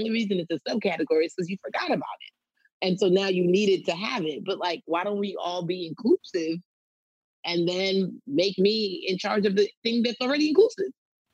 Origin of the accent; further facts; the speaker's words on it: Nigeria; especially being Nigerian, we're always taught to be better than, like, whoever's our competitor.